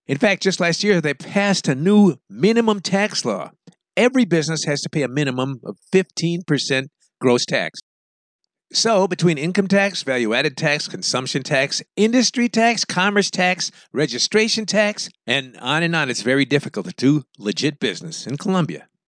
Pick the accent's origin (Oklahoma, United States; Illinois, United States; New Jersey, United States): Illinois, United States; Chicago; By the way, I'm an expert in bad neighborhoods. I come from Chicago.